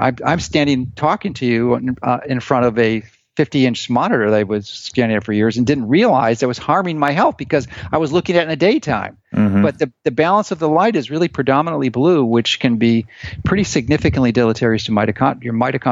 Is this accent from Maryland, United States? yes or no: no; Chicago, Illinois, United States; born or raised there; moved away as an adult; now in Florida, United States